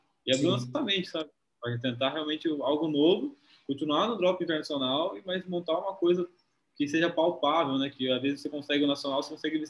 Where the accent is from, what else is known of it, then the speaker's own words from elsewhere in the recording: São Paulo, Brazil; como a gente é interior de São Paulo, a gente não tinha nem contato com o mercado drop, tráfego pago